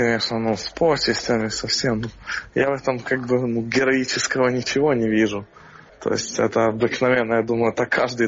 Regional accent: Ukraine; У нас одна родина была Украина, то есть мы из России даже не думали.

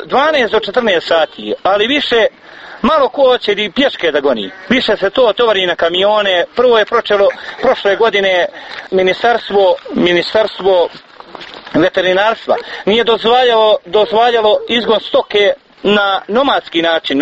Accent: Bileća, Republika Srpska, Bosnia & Herzegovina; Evo vidite, ja sam prinuđen iz Bileće da dođem trbuhom za kruhom, što bi rekli.

